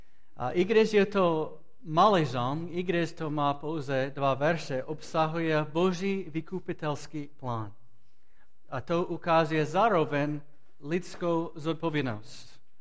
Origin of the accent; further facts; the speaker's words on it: Florida, United States; Czech is a second language; now in Czech Republic; když říkám z Floridy, říkají, co tady děláš. A proč bych chtěl tady bydlet s rodinou, když jsem z Floridy.